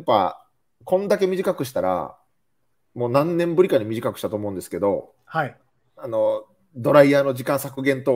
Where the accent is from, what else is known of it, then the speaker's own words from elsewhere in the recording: Nara, Japan; 僕の地元でもあり